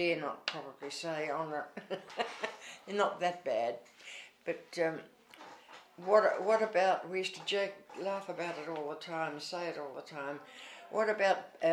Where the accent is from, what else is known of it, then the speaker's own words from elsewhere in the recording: Perth, Western Australia, Australia; born there; I was born in Leederville, which is a suburb of Perth in Western Australia. And I was born in a house, and the house is still there.